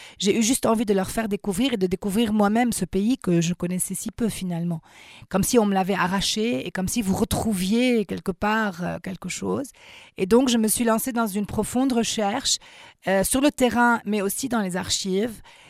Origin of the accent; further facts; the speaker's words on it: Beirut, Beirut Governorate, Lebanon; moi, je ne suis pas d'origine libanaise, comme beaucoup de Libanais. Et je suis née à Beyrouth et la guerre a commencé, j'étais enfant. Je n'ai jamais quitté mon pays, mais le fait de ne pas avoir de racines libanaises